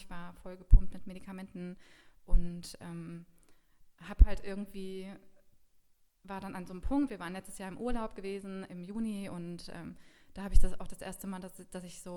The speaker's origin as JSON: {"language": "German", "town": "Weinheim", "region": "Baden-Württemberg", "country": "Germany", "said": "Ich komme aus Weinheim"}